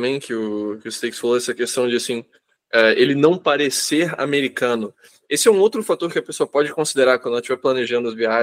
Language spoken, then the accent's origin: Portuguese; Brazil; E daí eu falo que eu sou brasileiro